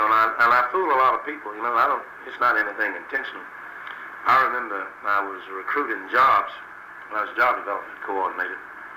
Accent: Texas, United States; as a matter of fact, no one really believed that I was from Texas. I didn't have that southern trapping about me.

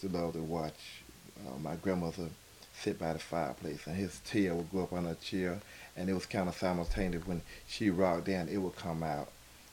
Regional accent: Fort Ward, United States; Growing up in Fort Ward, we had a lot of cats.

